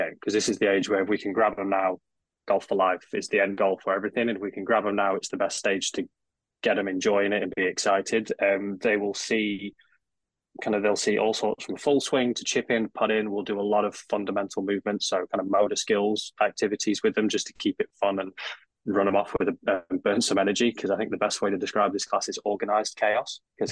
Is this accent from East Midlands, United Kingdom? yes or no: yes; Ashby de la Zouch, East Midlands, United Kingdom; now in United States; So I grew up in England. So I grew up in a small town called Ashby de la Zouche, just outside of Leicester. So if you put a pin in the middle of a map of England, you can't be too far away.